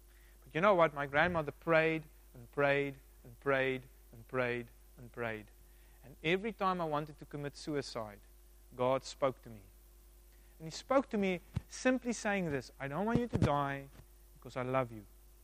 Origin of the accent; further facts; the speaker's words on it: South Africa; Growing up in South Africa, Christian home, going to church every day.